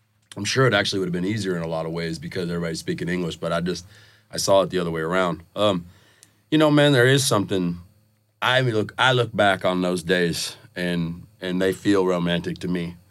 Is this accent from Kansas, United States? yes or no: no; Texas, United States; I'm from South Texas. She moved up to the big city of Dallas looking for economic opportunity.